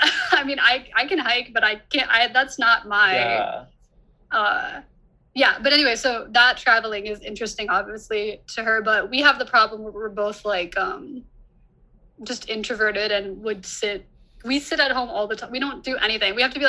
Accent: California, United States; The Bay Area, California.

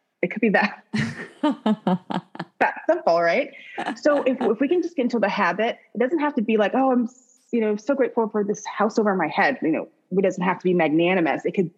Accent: Midwest, United States; I grew up in the Midwest and it was always such a pretty time

